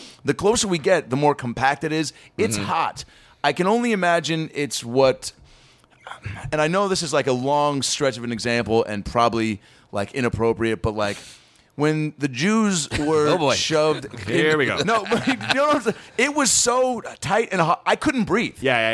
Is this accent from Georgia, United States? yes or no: no; Seattle, Washington, United States; I'm Bumbershooting in my hometown of Seattle.